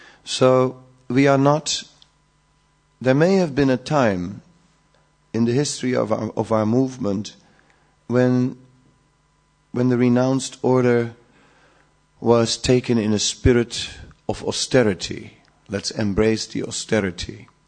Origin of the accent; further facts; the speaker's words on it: Netherlands; I'm from Holland. We know all about bicycles.